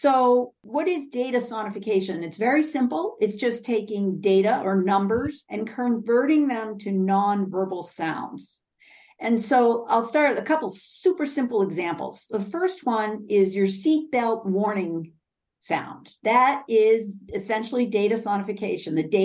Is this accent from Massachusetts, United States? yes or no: yes; Rockport, Massachusetts, United States; I grew up in Rockport, Massachusetts. I was fully sighted until I was in my early 20s. And I fell in love with the ocean living in Rockport.